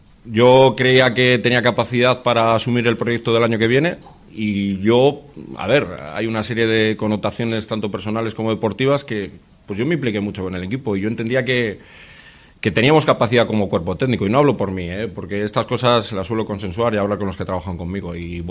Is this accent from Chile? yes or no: no; Veranga, Spain; Yo soy de Veranga, de aquí al lado, he venido mil veces a ver al Charles